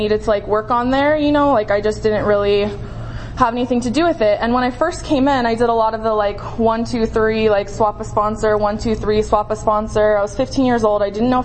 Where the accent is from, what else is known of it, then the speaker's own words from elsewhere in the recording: Las Vegas, Nevada, United States; From Las Vegas, who's hosting Wacky Paw this year.